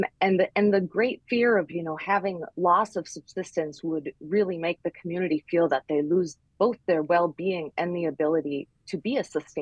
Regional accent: Homer, Alaska, United States; So I grew up in Homer, Alaska. It's a very small town at the tip of the Kenai Peninsula.

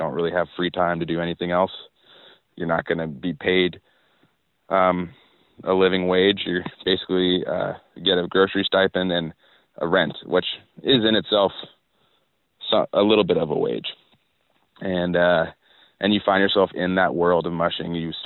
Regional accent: Atlanta, Georgia, United States; now in Alaska, United States; I'm from Atlanta, Georgia, so I'd never dreamed of finding myself in this situation, but I came up to Alaska to get a summer job

